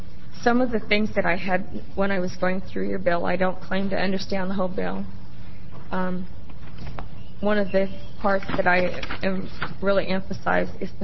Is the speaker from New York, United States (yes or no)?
no; St. Helens, Oregon, United States; I am from St. Helens, Oregon